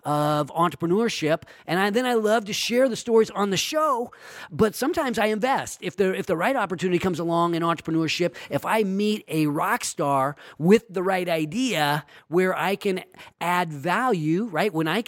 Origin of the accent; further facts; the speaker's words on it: Sacramento, California, United States; I really think that entrepreneurship helps my hometown of Sacramento.